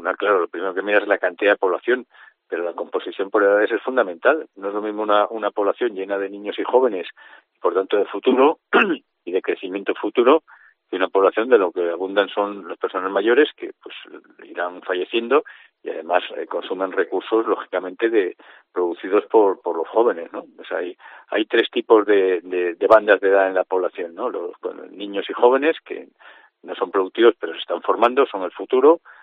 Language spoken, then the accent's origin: Spanish; Asturias, Spain; born there; Yo soy asturiano de nacimiento